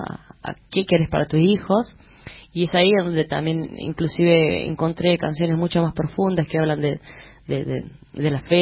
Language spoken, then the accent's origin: Spanish; La Rioja, Argentina; me quitó la cercanía física de mi mamá, de mi papá, de los cerros, de mis alumnos en la costa riojana, en el profesorado de arte, de mis libros en mi biblioteca, porque tenía una biblioteca a cargo en La Rioja, en el profesorado